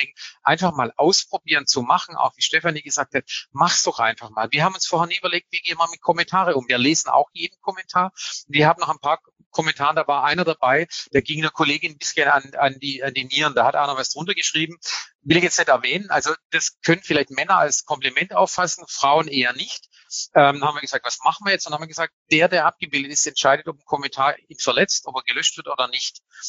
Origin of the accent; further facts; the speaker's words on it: Baden-Württemberg, Germany; accent: Swabian; weil ihr hört ja in meinem Dialekt, ich bin ja halt nicht von Norddeutschland. Da haben wir gesagt, da kriegt man Shitstorm, weil das Schwäbische, das ist ja grausam.